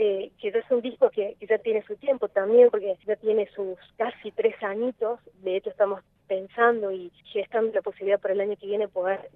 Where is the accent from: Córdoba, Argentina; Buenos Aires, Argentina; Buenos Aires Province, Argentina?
Córdoba, Argentina; siendo cordobesa